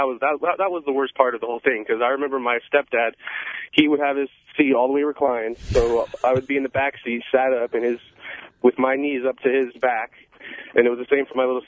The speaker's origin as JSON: {"language": "English", "town": "Phoenix", "region": "Arizona", "country": "United States", "tie": "born or raised there", "said": "Their idea of camping was we grew up in Phoenix, Arizona."}